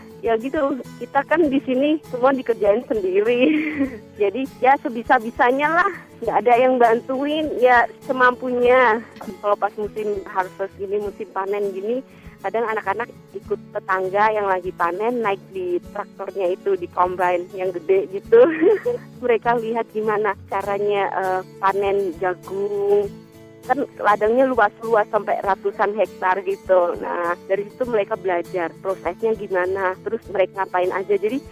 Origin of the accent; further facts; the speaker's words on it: Semarang, Central Java, Indonesia; Saya dari Semarang.